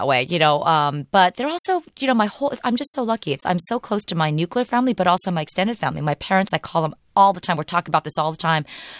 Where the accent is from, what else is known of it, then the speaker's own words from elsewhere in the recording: California, United States; Because, first of all, I'm not an immigrant. You know, I was raised in the United States, here in California.